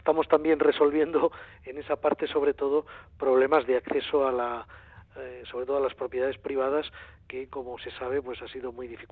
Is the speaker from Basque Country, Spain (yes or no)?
yes; Basque Country, Spain; yo pues soy vasco